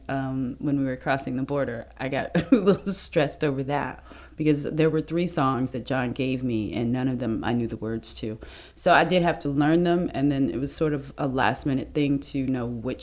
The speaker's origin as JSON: {"language": "English", "region": "Nebraska", "country": "United States", "tie": "born or raised there", "said": "growing up in the Midwest, because I'm from Nebraska."}